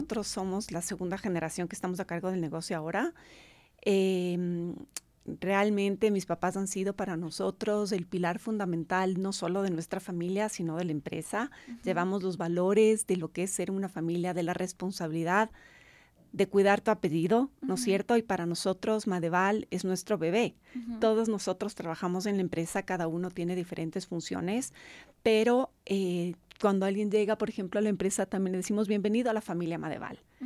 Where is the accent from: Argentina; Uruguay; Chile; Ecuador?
Ecuador; somos de Ecuador. No pueden creer que seamos realmente ecuatorianos, les encanta.